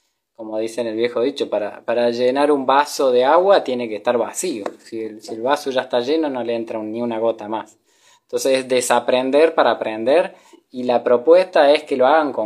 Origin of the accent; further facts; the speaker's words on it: San Francisco, Córdoba, Argentina; Soy de Argentina, tengo 33 años, soy de San Francisco, Córdoba, Argentina. Y bueno, y hace como 9 años que estoy viajando.